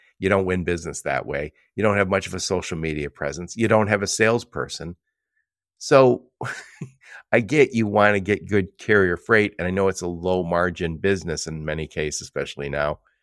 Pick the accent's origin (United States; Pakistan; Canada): United States; Pittsburgh, Pennsylvania; now in Michigan, United States; because I'm in Michigan. And you go, I'm from Pittsburgh.